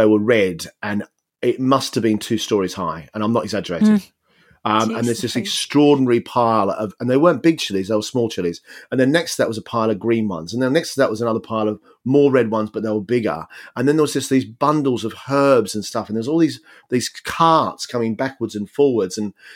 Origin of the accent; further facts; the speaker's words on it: Australia; And for me, I came from Australia where anything goes, you know